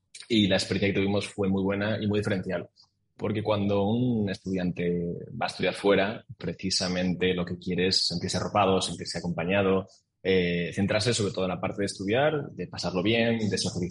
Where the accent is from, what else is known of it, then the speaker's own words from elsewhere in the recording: Vitoria, Basque Country, Spain; moved away as an adult; now in Barcelona, Spain; Me crié en Vitoria, sí, hasta los 18 años.